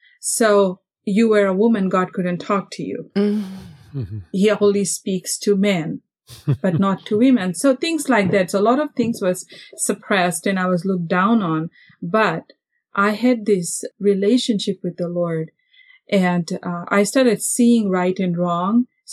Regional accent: Fiji; I was born and raised in Fiji Islands. So I grew up in the church.

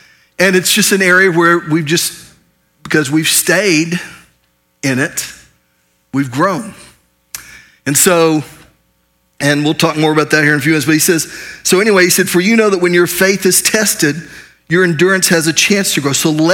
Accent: Oklahoma, United States; I'm from Oklahoma. And proud of it, I'm as Okie as they get. Call me an Okie, I'm not insulted, I'm high-fiving you.

